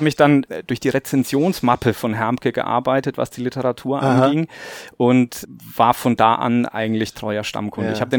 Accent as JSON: {"language": "German", "town": "Marktheidenfeld", "region": "Bavaria", "country": "Germany", "said": "Ich komme aus Marktheidenfeld, das lange ja als Baustelle zwischen Frankfurt und Würzburg bekannt war."}